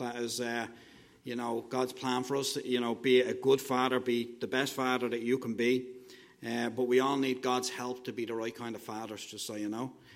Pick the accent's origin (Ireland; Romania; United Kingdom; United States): Ireland; Dublin, Leinster; I grew up in Dublin. I grew up in an area of Dublin. It's a real working class area in Dublin.